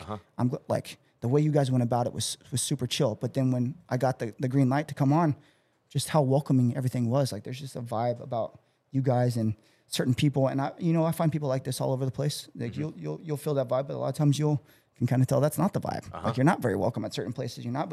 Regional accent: Midwest, United States; because, you know, we are from the Midwest, and I think we're plenty caught up or catching up now

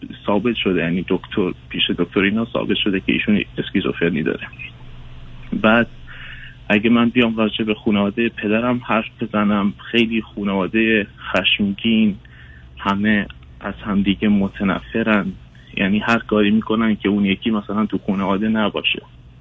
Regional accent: Sanandaj, Kurdistan, Iran; Persian is a second language; من استان سنندج لبه مرز با عراق.

